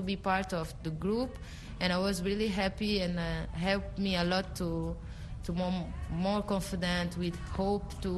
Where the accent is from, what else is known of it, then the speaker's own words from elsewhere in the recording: Angola; I'm from Angola.